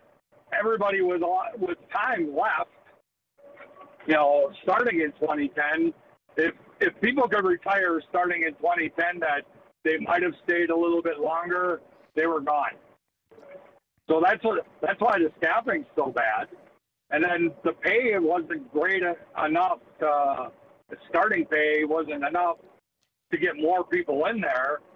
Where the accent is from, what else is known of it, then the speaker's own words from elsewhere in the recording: Madison, Wisconsin, United States; I'm going to ride up to the Packer game when I'm from Madison.